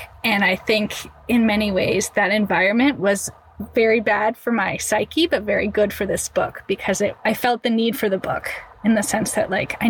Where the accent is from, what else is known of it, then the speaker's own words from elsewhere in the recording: California, United States; I grew up in California. Like, I totally understand the farm to table.